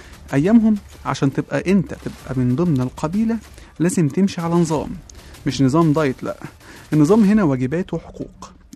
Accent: Egypt; بدأت بالحاجات اللي أسست مفهوم وأصل كلمة عيب جوانا كمصريين

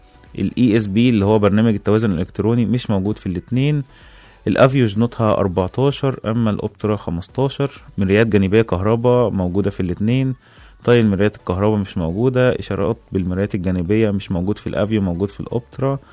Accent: Egypt; وطبعا عندنا في مصر دي أزمة لأن الطرق عندنا كتير مش كويسة.

